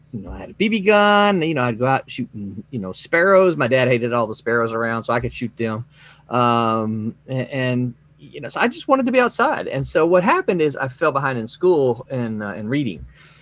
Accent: Mississippi, United States; also born or lived in Memphis, Tennessee; Well, I was born in Memphis, Tennessee, but I grew up in Mississippi. My parents are both from a little farming community in Arkansas. I come from a family of farmers.

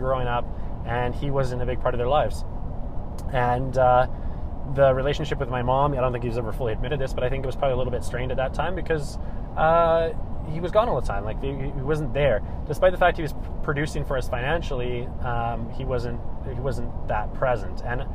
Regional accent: Canada; I am a Canadian. I was born in Canada

